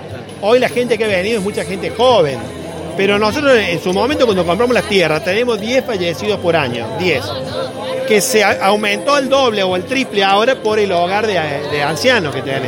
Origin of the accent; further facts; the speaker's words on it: Sinsacate, Córdoba, Argentina; hoy somos todos sinsacatenses, yo creo que somos todos argentinos